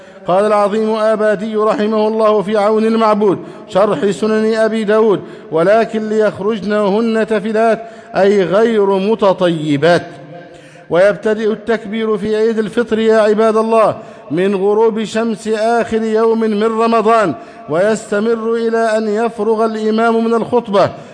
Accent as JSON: {"language": "Arabic", "country": "Egypt", "said": "اللهم احفظ بلدنا مصر أمنا أمانا"}